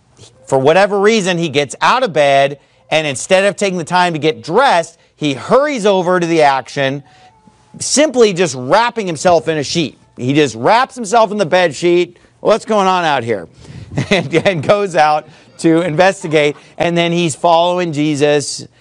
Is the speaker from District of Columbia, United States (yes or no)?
no; California, United States; I've seen them. I grew up seeing them in California.